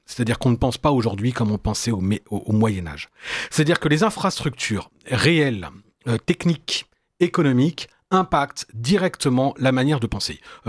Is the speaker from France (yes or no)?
yes; Normandy, France; moi je suis normand